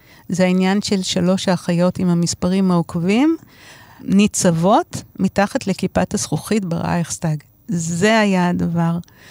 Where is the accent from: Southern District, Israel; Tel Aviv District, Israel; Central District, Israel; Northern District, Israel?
Tel Aviv District, Israel; Tel Aviv; אני תל אביבית פחדנית.